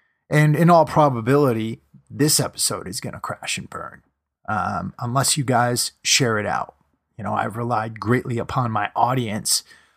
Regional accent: United States; this is me as an American

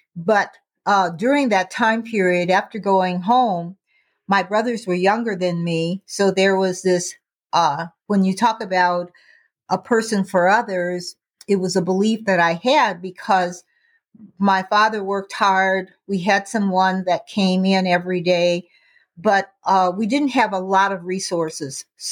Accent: Indiana Harbor, Indiana, United States; up in a small town in Indiana. It's Steel Town, Indiana Harbor, where they had Inland Steel. And so I was born right on Deal Street, and I was born at home

